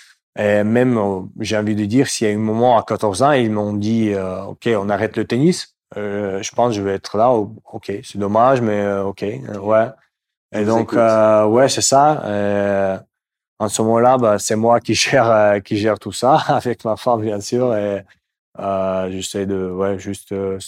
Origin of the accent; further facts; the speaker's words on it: Moscow, Russia; French is a second language; Je viens de Moscou.